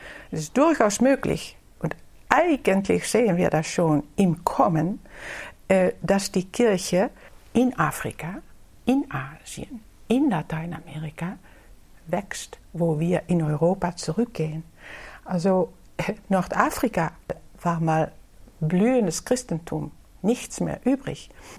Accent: Netherlands; Wo ich jetzt in Holland, in meiner Heimat bin

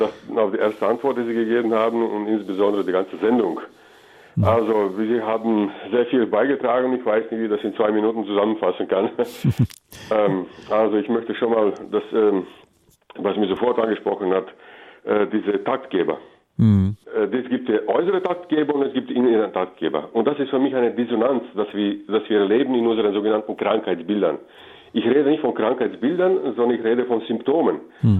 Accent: Serbia; Meine Heimat ist Serbien.

